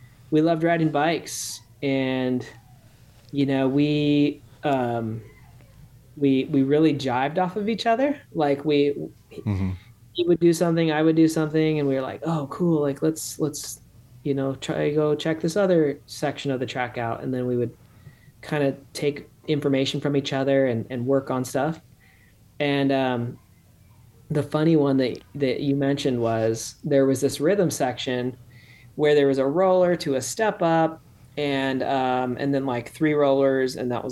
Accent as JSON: {"language": "English", "region": "Utah", "country": "United States", "tie": "born or raised there", "also_born_or_lived": "Arizona", "said": "We moved from Arizona to like Ogden area in Utah."}